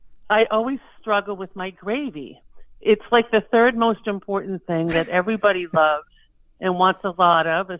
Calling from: Hollis, New Hampshire, United States; I am calling from Hollis, New Hampshire, which is right on the Massachusetts border.

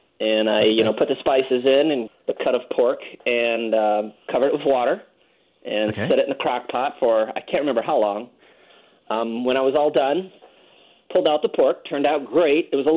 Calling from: Arizona, United States; I'm calling from Arizona.

